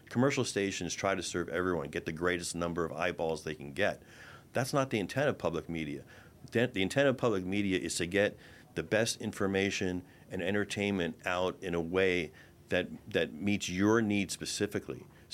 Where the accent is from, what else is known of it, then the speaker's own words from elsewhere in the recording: Florida, United States; So I loved growing up in South Florida.